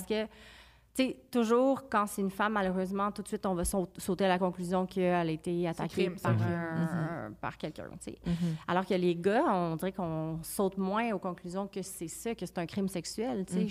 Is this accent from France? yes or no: no; Quebec, Canada; probablement, parce que je viens d'Abitibi